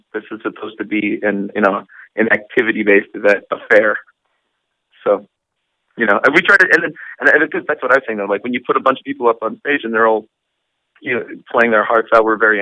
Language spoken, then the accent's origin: English; Brooklyn, New York, United States; Like, hey, you know, we're … We're from Brooklyn and we're a dance band.